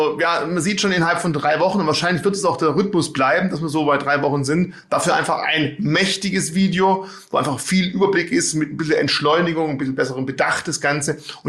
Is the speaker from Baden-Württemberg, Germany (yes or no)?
yes; Baden-Württemberg, Germany; als Schwabe